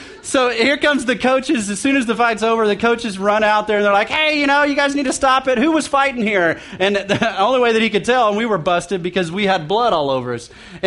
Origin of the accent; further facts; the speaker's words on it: Duncan, Oklahoma, United States; I grew up in Duncan, Oklahoma.